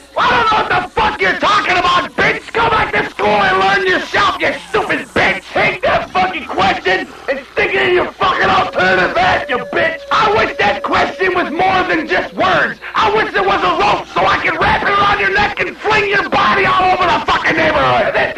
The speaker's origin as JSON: {"language": "English", "town": "Detroit", "region": "Michigan", "country": "United States", "said": "And I'm from, I'm from Detroit. And I'm 42 years old, Jeff."}